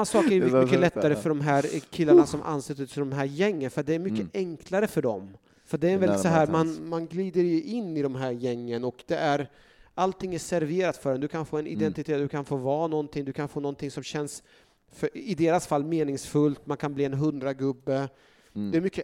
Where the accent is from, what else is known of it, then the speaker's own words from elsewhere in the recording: Norrköping, Östergötland, Sweden; Jag växte upp i Norrköping, där vi växte upp i en så här Svenssonområde, Smedby, där det var 99% var svenskar